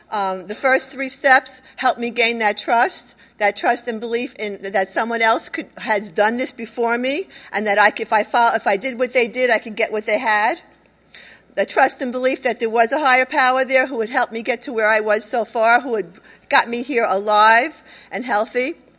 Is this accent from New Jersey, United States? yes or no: no; The Bronx, New York, United States; I'm an addict from the Bronx.